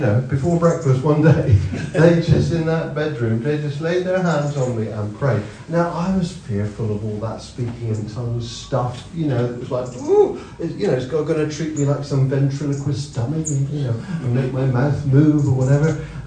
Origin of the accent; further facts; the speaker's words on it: South West England, United Kingdom; we grew up in Cornwall, actually, and that's where we met, and where I became a Christian in my teens, in a Baptist church, or in that sort of setting, very strongly Reformed Baptist